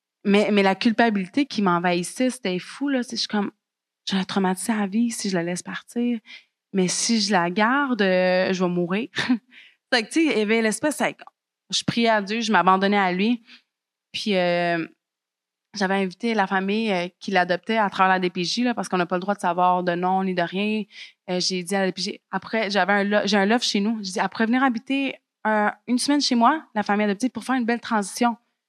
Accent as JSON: {"language": "French", "country": "Mexico", "tie": "born or raised there", "said": "moi, j'ai grandi au Mexique. Donc, j'étais la petite châtain aux yeux bleus qui voulait donc être mexicaine. Et j'avais pas de famille. J'avais pas de famille quand j'étais jeune au Mexique."}